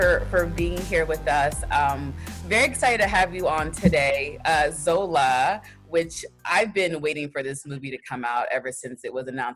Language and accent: English; Texas, United States; My family's from Nigeria. I'm first generation. I grew up in Texas, but I was born in Texas.